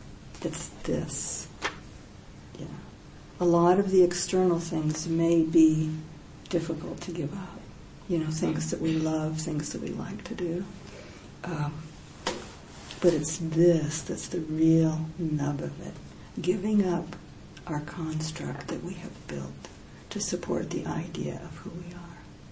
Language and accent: English; United States; moved away as an adult; now in England, United Kingdom; I'm an American monk, you know, living in England.